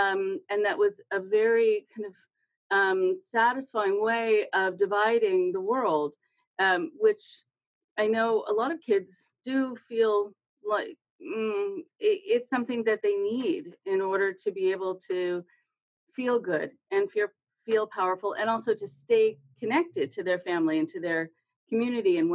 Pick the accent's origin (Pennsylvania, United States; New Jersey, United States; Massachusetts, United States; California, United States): California, United States; The other part was because I'm a Californian, and California has its own problems.